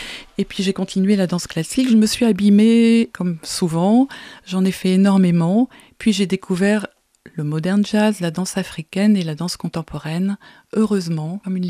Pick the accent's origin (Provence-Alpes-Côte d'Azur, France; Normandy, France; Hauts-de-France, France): Normandy, France; Falaise; also born or lived in Paris; Ce qui fait que moi, j'ai grandi finalement en Normandie après être née à Paris. Je grandis dans le Calvados, à Falaise.